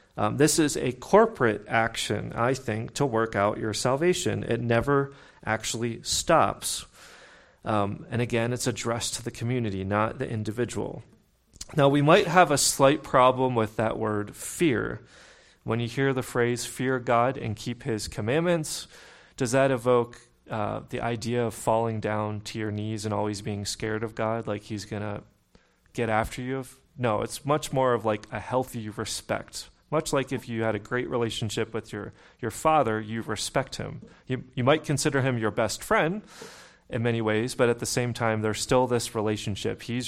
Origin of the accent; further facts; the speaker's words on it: Pittsburgh, Pennsylvania, United States; or where I grew up in Pittsburgh, the working class folks in Pittsburgh would say yins